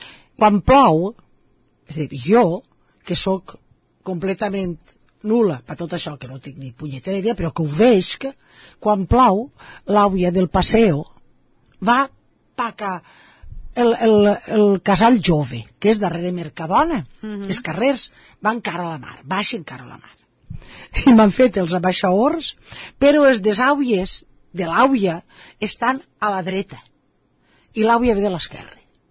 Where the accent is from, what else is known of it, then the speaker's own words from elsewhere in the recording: Oliva, Valencian Community, Spain; No la coneixia al meu poble. I es va quedar embluïda de veure el poble d'Oliva.